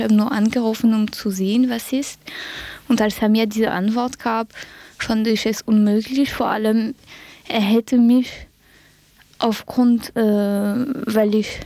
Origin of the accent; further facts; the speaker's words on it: France; Weil ausgerechnet, weil ich Französin bin